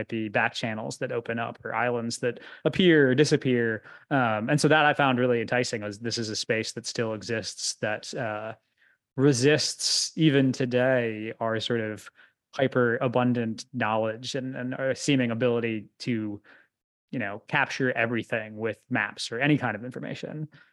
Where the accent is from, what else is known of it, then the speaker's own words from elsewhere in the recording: Connecticut, United States; I grew up in Connecticut, in suburban Connecticut